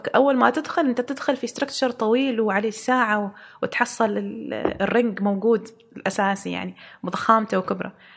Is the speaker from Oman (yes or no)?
yes; Oman; يعني إحنا عندنا في عمان قلاع وحصون وغيرها